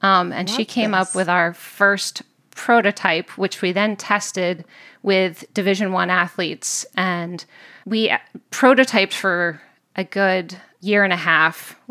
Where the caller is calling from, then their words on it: Lakeville, Connecticut, United States; I'm calling in from Lakeville, Connecticut.